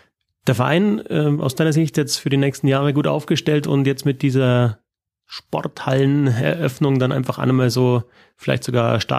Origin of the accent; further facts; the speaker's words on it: Hausham, Bavaria, Germany; ich bin in Haushof aufgewachsen, habe da gespielt